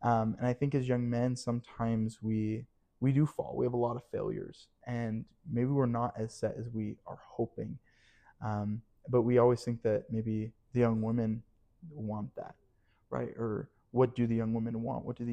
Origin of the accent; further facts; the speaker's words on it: Spanish Fork, Utah, United States; also born or lived in Logan; I am from Spanish Fork, Utah. I was born mainly right before I was baptized. I went to, I was born in Logan, and then my dad switched jobs, and he moved down to Spanish Fork.